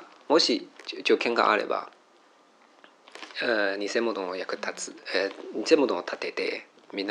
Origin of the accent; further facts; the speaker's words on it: China; Japanese is a second language; 私は出身地は中国ですね。